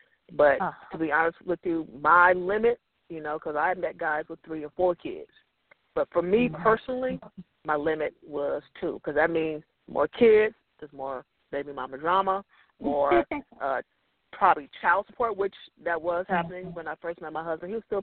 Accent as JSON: {"language": "English", "region": "California", "country": "United States", "tie": "born there", "said": "I was born in Northern California. I moved out here to go to college."}